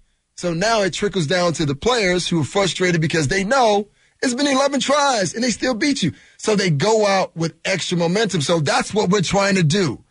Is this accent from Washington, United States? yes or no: no; Miami, Florida, United States; Like, I grew up in Miami, so there are a lot of games